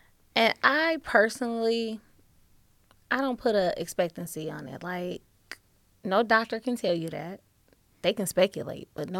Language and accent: English; Detroit, Michigan, United States; Because I grew up in Detroit, 60% of the population has sickle cell trait.